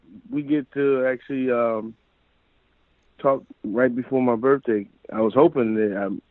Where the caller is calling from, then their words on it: Chicago, Illinois, United States; from Chicago.